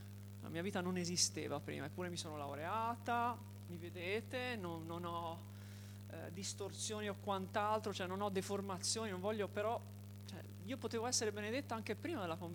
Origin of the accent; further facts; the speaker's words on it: Tuscany, Italy; io sono toscana, si sentirà dal mio accento. Nel 2016 sono arrivata qua